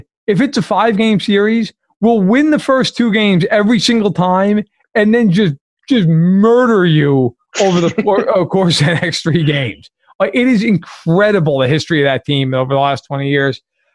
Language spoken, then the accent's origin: English; New York, United States; As a New Yorker, I cannot stand that team.